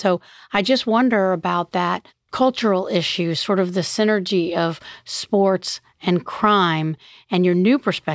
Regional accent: the South, United States; because I grew up in the South where football is king.

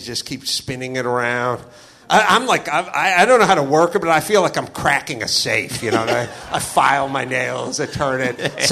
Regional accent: California, United States; I grew up in the San Fernando Valley. We had no air the entire time I was a kid.

